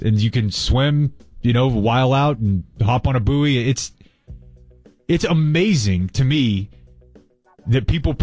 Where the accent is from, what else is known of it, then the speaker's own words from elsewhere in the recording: Dallas, Texas, United States; I just said, hey, I'm from Dallas. I'm a big fan.